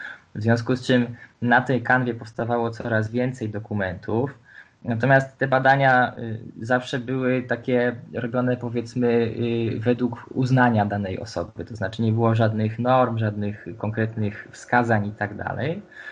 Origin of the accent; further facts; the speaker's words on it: Poznań, Greater Poland Voivodeship, Poland; Ja jako Poznaniak wiem, że w Poznaniu ostatnia taka mapa była robiona w roku 2017